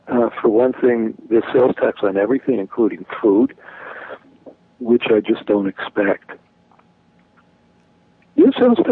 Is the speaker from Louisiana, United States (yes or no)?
no; New York City, New York, United States; moved away as an adult; also born or lived in San Francisco Bay Area; So, I mean, I grew up in New York City and lived in the San Francisco Bay Area for 43 years, and it just got too ridiculously expensive.